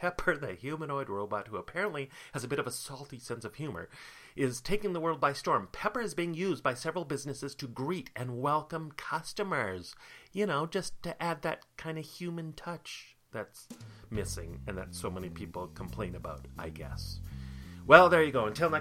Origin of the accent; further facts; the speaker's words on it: Penticton, British Columbia, Canada; born there; I was born in Penticton.